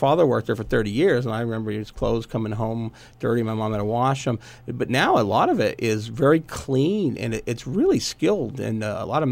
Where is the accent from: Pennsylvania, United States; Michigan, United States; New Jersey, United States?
Pennsylvania, United States; now in Lehigh Valley, United States; because I'm not from Lehigh Valley originally, I'm from up in Luzerne County